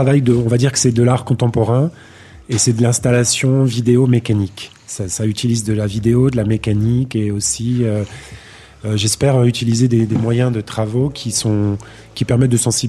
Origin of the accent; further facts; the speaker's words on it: Paris, Île-de-France, France; Je suis originaire de Paris.